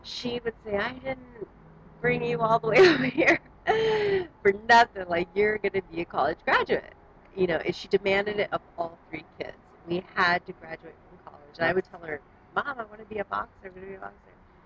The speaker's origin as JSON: {"language": "English", "town": "Brawley", "region": "California", "country": "United States", "tie": "born or raised there", "also_born_or_lived": "San Francisco", "said": "I was born in San Francisco, and shortly thereafter we moved to Brawley, California, and went back and forth to Mexico for a long time until my grandmother died."}